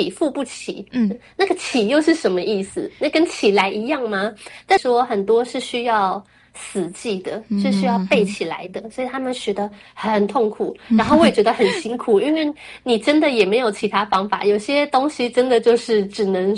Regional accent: Taiwan; 我们投胎成为台湾人就是一大幸运，我们会说中文就是一大优势

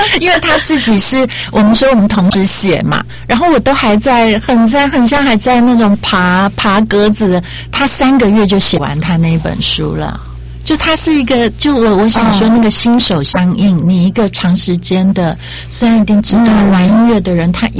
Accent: Penghu County, Taiwan; 因为我是澎湖人，所以我家里比较有一些有趣的乡野的这种事

